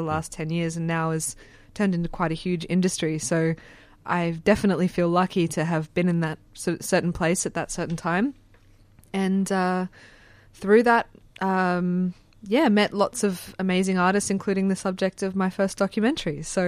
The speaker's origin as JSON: {"language": "English", "town": "Brisbane", "region": "Queensland", "country": "Australia", "tie": "born or raised there", "said": "I grew up in Brisbane, and very early in my film career, came across a group of friends in Brizzy that were interested in graffiti."}